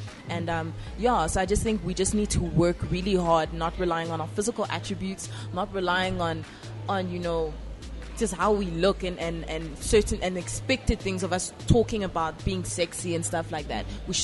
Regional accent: Pretoria, Gauteng, South Africa; Born and raised in Pretoria.

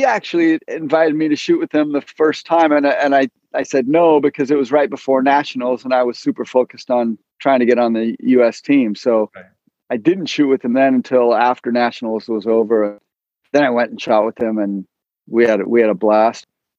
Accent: Seattle, Washington, United States; So I grew up in Seattle and grew up skiing, learned to ski at Alpental, which is a great little hill about an hour from Seattle.

